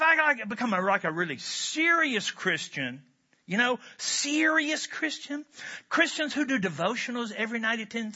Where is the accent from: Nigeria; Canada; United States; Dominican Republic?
United States; Kentucky; You could smoke, because I'm from Kentucky, where smoking is still indeed a spiritual gift.